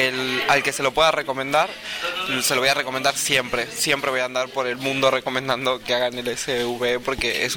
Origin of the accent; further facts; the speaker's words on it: Argentina; De Argentina.